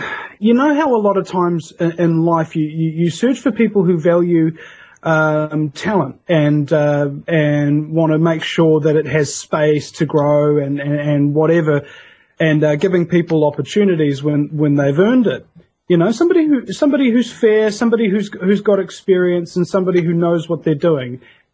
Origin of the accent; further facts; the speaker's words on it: New Zealand; It doesn't matter where you come from. I'm from New Zealand.